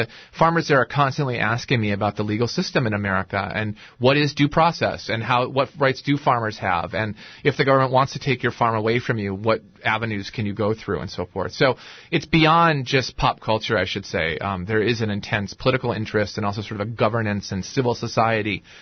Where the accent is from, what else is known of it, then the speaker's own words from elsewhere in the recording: United States; And no matter what is going on politically, when I say I'm an American, it usually brings a smile to the face of people.